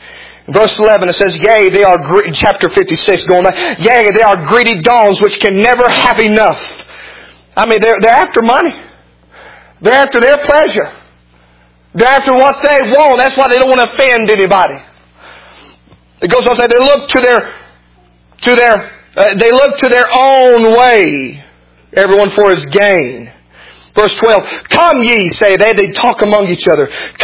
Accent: United States; I'm an American.

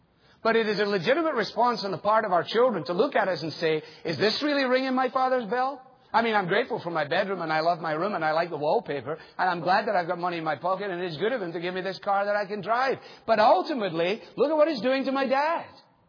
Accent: Glasgow, Scotland, United Kingdom; growing up in Glasgow, which is the center of the Western world's center of heart attacks and the center of alcoholism in Western Europe.

